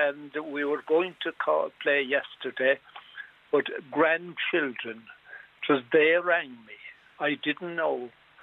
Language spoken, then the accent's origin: English; Dingle, County Kerry, Ireland; born there; moved away; because I was born in Dingle, returned there every year since I left it.